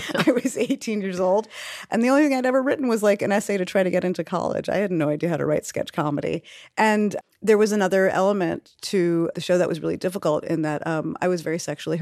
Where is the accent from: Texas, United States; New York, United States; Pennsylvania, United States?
New York, United States; Brooklyn; I'm from Brooklyn, and I started auditioning and taking myself on the subway about 13 years old